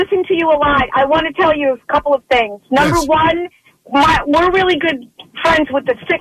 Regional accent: New York, United States; because I'm from New York, and I'm a Yankee fan originally. I moved here to take care of my grandkids.

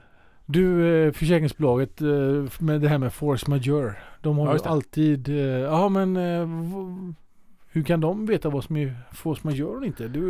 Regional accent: Sweden; jag är ju svensk.

